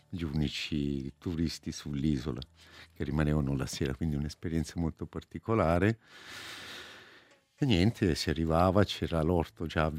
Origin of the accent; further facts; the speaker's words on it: Ticino, Switzerland; now in Minusio, Switzerland; Sì, perché sono originario del Mendrisiotto, ho stabilitomi a 40 anni fa circa a Minusio e lì sono rimasto